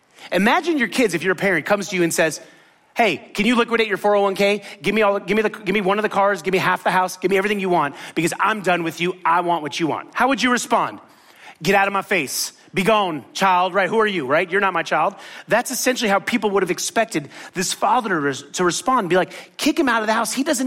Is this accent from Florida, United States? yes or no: yes; Miami, Florida, United States; For me, I grew up in Miami, right? But when I was chanced to go to college, I went to Tallahassee.